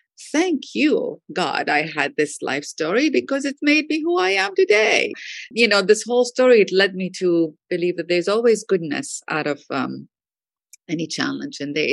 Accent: Iraq; Well, I grew up in Iraq, and there are three things that really impacted, I would say, my life

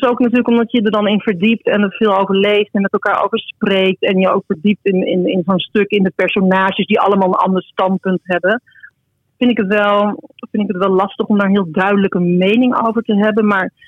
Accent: Friesland, Netherlands; ik kom natuurlijk uit Friesland. Maar ik ben wel uiteindelijk... ik ben natuurlijk uiteindelijk wel naar de Randstad verhuisd, maar ook weer met hangende pootjes teruggekomen.

